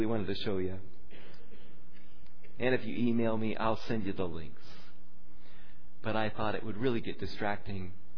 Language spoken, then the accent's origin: English; West Coast, United States; I was raised on the West Coast by our Iowa farm boy.